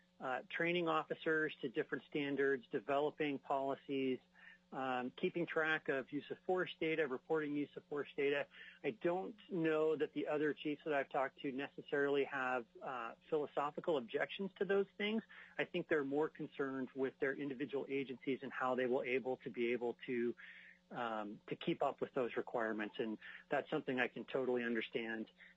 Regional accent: Anchorage, Alaska, United States; I grew up in Anchorage, went to high school here, went to college a couple times here

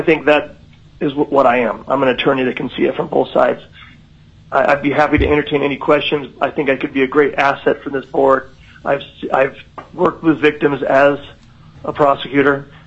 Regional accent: Magna, Utah, United States; moved away as an adult; I was born and raised in Magna, Utah. I was educated at Utah State. I went to law school in Willamette in Oregon. I moved to Alaska in 1996-97.

